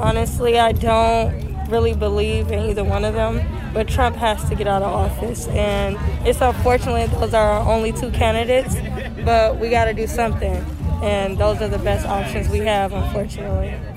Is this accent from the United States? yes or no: yes; Detroit, Michigan, United States; 30 years old. I'm from Metro Detroit.